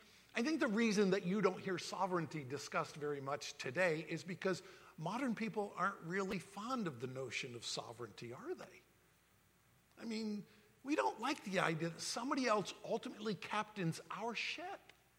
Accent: Northeast, United States; now in Florida, United States; I'm from the Northeast. I could never have imagined I would live in Florida

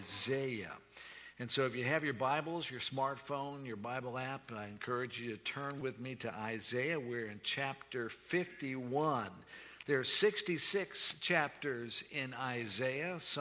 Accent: Florida, United States; born there; If you're Southern, like I'm Southern, I'm kind of, my parents were Wisconsinites, but I was born in Florida, so I'm Southern.

